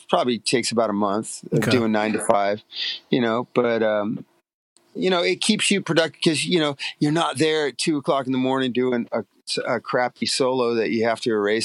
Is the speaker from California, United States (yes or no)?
yes; Long Beach, California, United States; and I grew up in Long Beach, and I know I'm not tough